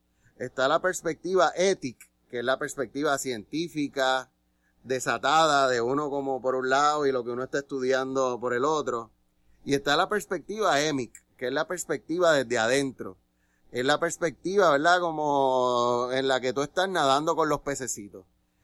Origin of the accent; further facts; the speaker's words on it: San Juan, Puerto Rico; Este asunto de mudarme acá a la zona norte, yo soy oriundo de San Juan, y ya desde que yo era jovencito, en el edificio donde yo vivía